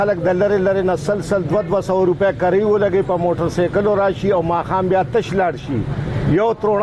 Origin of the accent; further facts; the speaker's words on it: Pakistan; موږ د پاکستان باشنده دی.